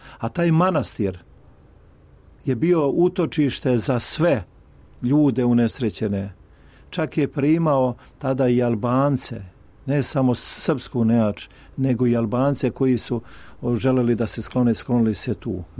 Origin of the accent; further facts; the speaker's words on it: Šumadija and Western Serbia, Serbia; ja sam vam iz Podrinja, iz Rađevine.